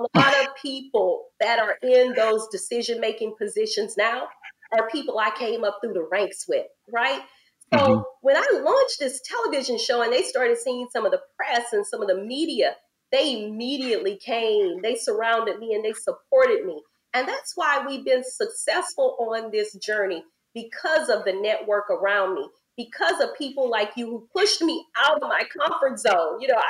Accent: Louisiana, United States; You know, I grew up in Louisiana. My mama took us places, but in the States, we didn't travel internationally.

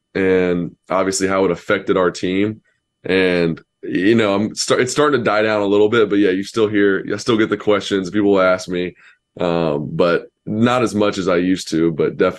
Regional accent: Knoxville, Tennessee, United States; born there; My family is huge Tennessee fans. I was born in Knoxville.

